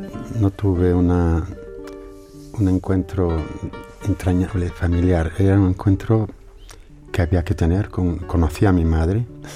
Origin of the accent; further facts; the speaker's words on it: Spain; Tengo que hacerme y volver a España para dar provecho a mi pueblo, porque es lo que yo quiero hacer